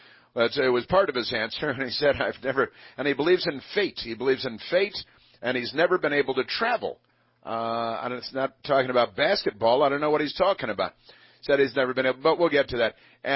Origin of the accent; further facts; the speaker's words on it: United States; And it's very embarrassing for me as an American, as a participant in Western civilization.